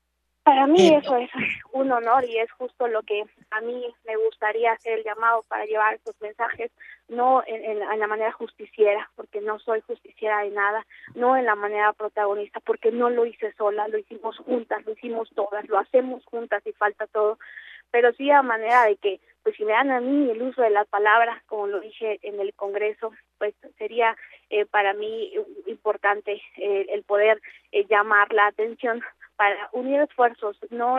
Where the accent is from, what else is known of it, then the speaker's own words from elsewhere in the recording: Huauchinango, Puebla, Mexico; soy originaria de la Sierra Norte de Puebla, de Huauchinango